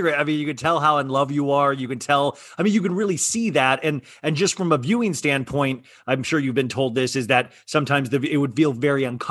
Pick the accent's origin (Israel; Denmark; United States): United States; Olathe, Kansas; I'm from Olathe, Kansas.